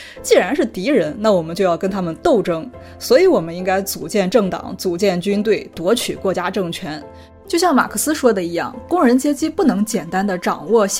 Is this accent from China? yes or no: yes; China; 作为一个中国人，我却非常的理解他们，因为我们从小到大受到的教育就是这个样的。